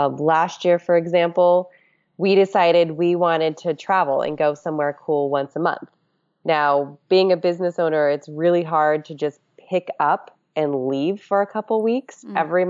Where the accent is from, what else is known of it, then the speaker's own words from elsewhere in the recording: Alaska, United States; So yes, I am from Alaska, and I feel like everyone has a small plane there.